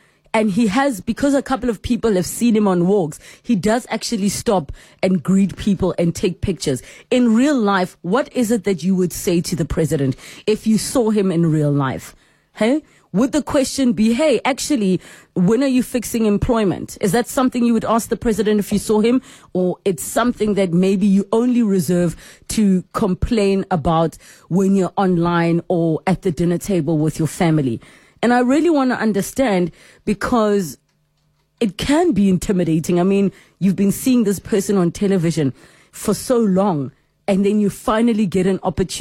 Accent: South Africa; as a South African who is passionate about where we are as a country, where the country is going

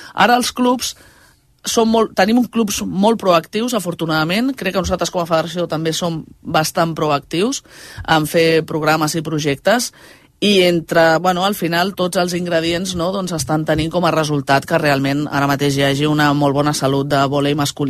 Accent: Viladecans, Catalonia, Spain; A Viladecans, que és d'on soc i on visc encara.

